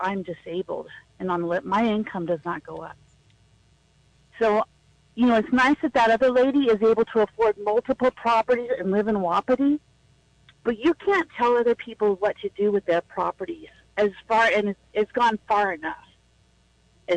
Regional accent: Cody, Wyoming, United States; I'm being priced out of Cody. Okay. I'm going to have to leave my hometown because of the taxes if I'm not allowed to do short-term rentals.

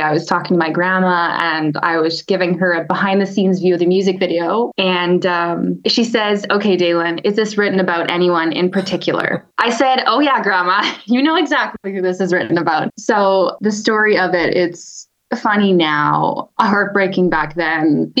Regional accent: Edmonton, Alberta, Canada; I'm from Edmonton, Alberta, and that's where I'm from. And that's where I'm settled right now. Also living place with my partner out of town, just north of the city.

